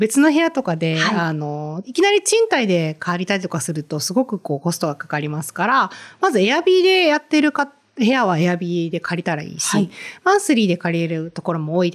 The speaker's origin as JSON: {"language": "Japanese", "region": "Kansai", "country": "Japan", "said": "私は特にあの関西出身で関西在住なので"}